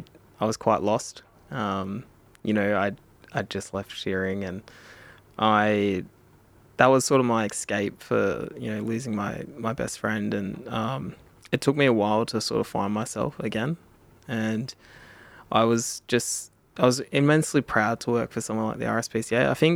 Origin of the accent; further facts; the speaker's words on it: New South Wales, Australia; I'm an Indigenous guy myself. I'm from Kamilaroi country.